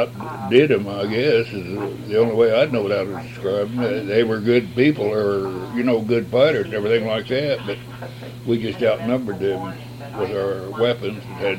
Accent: Cimarron, United States; I was born in Cimarron, and well, north of here, but my address was Cimarron.

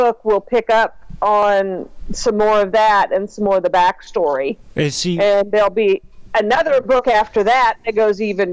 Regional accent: Kanopolis, Kansas, United States; now in Manhattan, United States; I've lived here all my life. I grew up around Canopolis, Kansas. It's a tiny little town between Hays and Salina.

